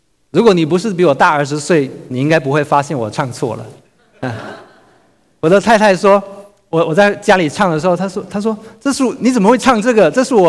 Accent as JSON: {"language": "Chinese", "town": "Shantou", "region": "Guangdong", "country": "China", "tie": "born or raised there", "said": "我家是汕头的，我在汕头老家的时候呢"}